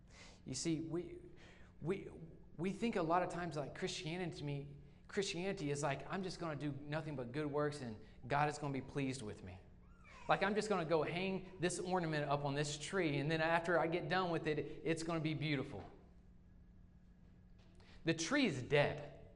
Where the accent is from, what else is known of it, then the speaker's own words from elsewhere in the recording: United States; Like, I'm an American. You know, I'm America.